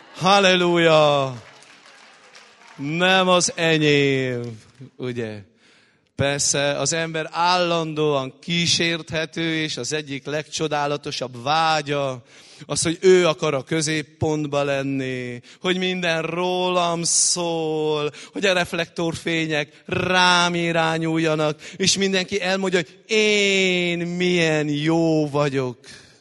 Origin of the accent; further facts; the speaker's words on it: Székely Land, Romania; mint székely ember szeretek beszélni